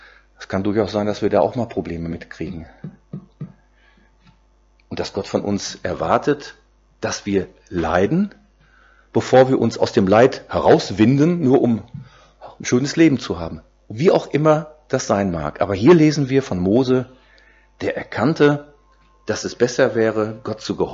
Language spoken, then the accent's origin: German; North Rhine-Westphalia, Germany; Als ich nach Schleswig-Holstein kam, Mitte der 70er Jahre, ich komme sonst aus NRW, ich bin Sauerländer